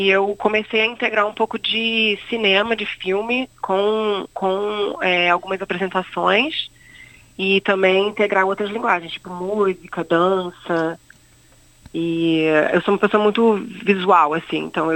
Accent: Petrópolis, Rio de Janeiro, Brazil; quando eu fui ficar na casa dos meus pais, que é no centro de Petrópolis, que eu sou de Petrópolis

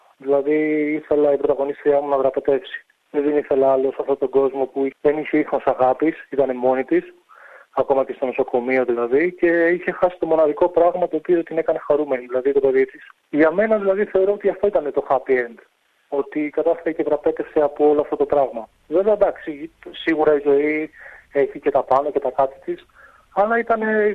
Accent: Patras, Western Greece, Greece; born there; Γεννήθηκα στην Ελλάδα και συγκεκριμένα στην πόλη Πάτρα. Είμαι 24 χρονών.

